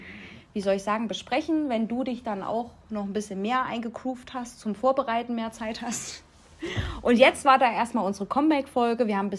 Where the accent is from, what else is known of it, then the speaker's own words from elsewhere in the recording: Thuringia, Germany; ich komme nicht von hier, ich komme aus Thüringen.